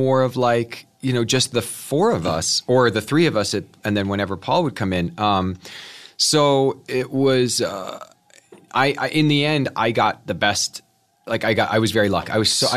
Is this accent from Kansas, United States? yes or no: yes; Kansas, United States; And I was like, I'm from Kansas, man.